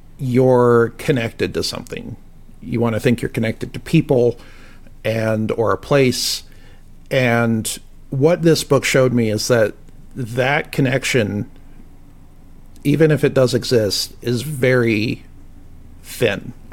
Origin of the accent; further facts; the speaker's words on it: Portland, Oregon, United States; moved away as an adult; I grew up in Portland, Oregon, and I moved here when I was 23. So I've almost been living here for 20 years.